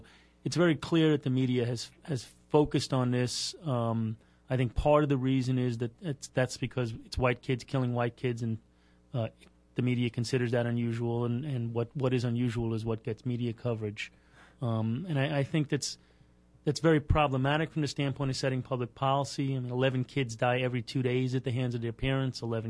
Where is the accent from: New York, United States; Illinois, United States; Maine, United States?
New York, United States; Brooklyn; I grew up in Greenpoint, Brooklyn, which is sort of a semi-tough blue-collar neighborhood, and I always had good grades.